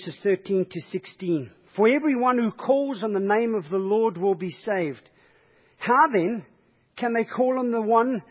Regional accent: South Africa; church and I had to tell them what passage I was reading from three times because they didn't understand my accent. I went to a shop and they wouldn't serve me coffee because they realized I was South African.

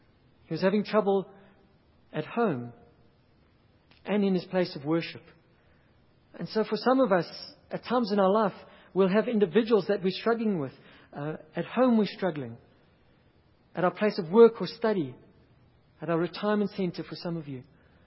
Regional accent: KwaZulu-Natal, South Africa; I grew up in KwaZulu-Natal.

